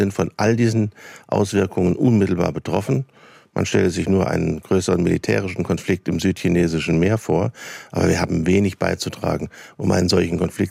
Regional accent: Saarland, Germany; now in Berlin, Germany; Ich komme aus dem Saarland und habe mich einmal quer durch die Republik bewegt, berufsbedingt, versteht sich. Aber ich fühle mich in Berlin tatsächlich außerordentlich wohl

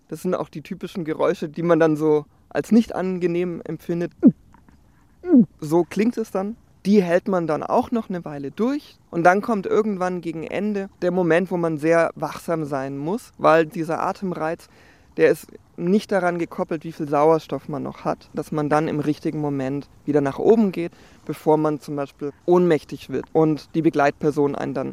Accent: Baden-Württemberg, Germany; Ich bin früher auf dem Dorf aufgewachsen, in der Nähe um Stuttgart, und habe viele meiner Sommer im Freibad verbracht tatsächlich.

